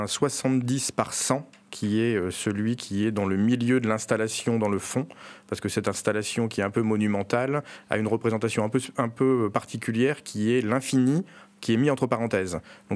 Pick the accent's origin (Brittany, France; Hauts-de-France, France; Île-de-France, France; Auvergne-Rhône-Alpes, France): Hauts-de-France, France; Chantilly; moi je suis originaire de Chantilly.